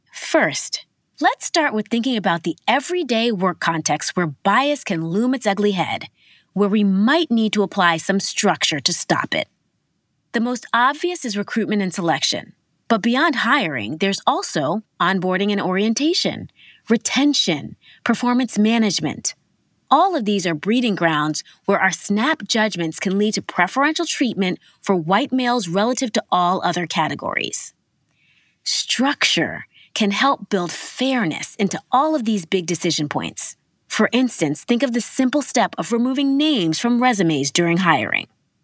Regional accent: New York, United States; Growing up in Harlem in the 80s and 90s, which was predominantly Black and Latino, the dominant narrative was that police are bad.

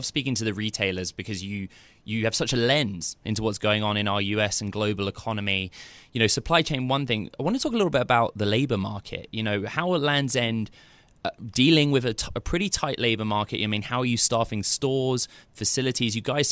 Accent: United Kingdom; now in United States; I'm a Brit acclimatizing to life in the United States

